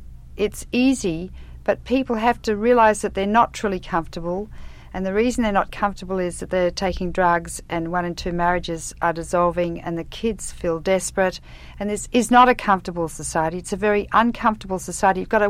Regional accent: Australia; moved away as an adult; I came into this country as an Australian and as a woman.

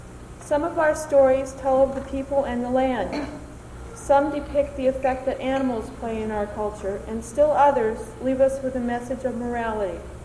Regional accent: Fairbanks, Alaska, United States; also born or lived in Stevens Village; Even though I lived in Fairbanks most of my life, I consider my hometown to be Stevens Village, which is where my mother is from. My summers were spent fishing along the Yukon River with my family

